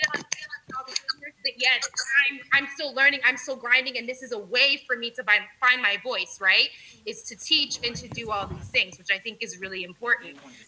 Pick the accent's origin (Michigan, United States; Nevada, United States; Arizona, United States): Nevada, United States; me growing up in Nevada, the culture shock family